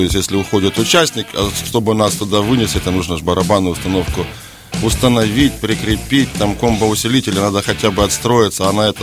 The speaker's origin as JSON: {"language": "Russian", "town": "Zaporizhzhia", "region": "Zaporizhzhia Oblast", "country": "Ukraine", "tie": "born there", "lives_now": "Kyiv, Ukraine", "said": "а мы родились в Запорожье и переехали в Киев."}